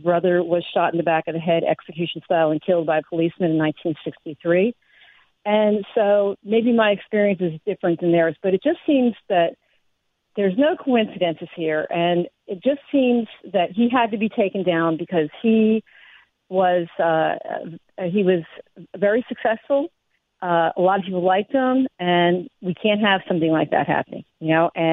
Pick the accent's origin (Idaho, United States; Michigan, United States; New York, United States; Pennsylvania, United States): Pennsylvania, United States; I wanted to talk to you about Bill Cosby because, first of all, I am from Montgomery County. Second of all, Norristown is right next to where we live.